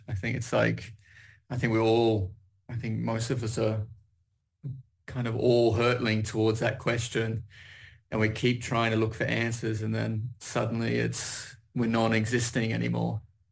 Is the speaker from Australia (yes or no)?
yes; Logan, Queensland, Australia; also born or lived in United Kingdom; Like primarily, I grew up in Logan, very working class community. And then I left and spent some time in the UK.